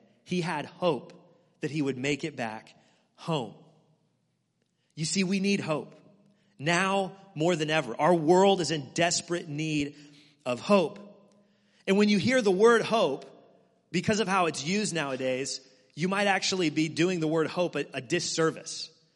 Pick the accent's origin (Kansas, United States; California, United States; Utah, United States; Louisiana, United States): Kansas, United States; He was my pastor growing up. I grew up in Kansas. He was the pastor at the church I went to there